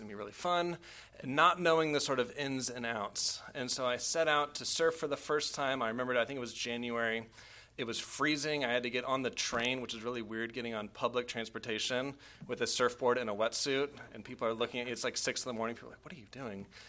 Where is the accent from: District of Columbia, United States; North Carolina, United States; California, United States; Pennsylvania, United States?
California, United States; San Diego; Now, some of you might know I grew up in San Diego, and throughout the time of my youth, as is the case for many who grew up in that part of the world, kids who grow up near the beach typically will take an interest in surfing.